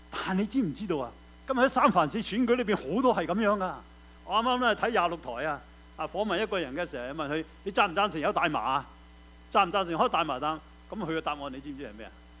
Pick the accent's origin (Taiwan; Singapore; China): China; Guangdong; 去知道即是用我們廣東人講，就是去心水清